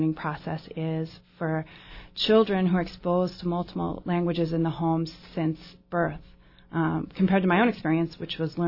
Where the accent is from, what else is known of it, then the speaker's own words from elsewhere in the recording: Alaska, United States; Yeah, so I came to Juneau in 2012. I grew up in Alaska. I learned Spanish as a second language in middle school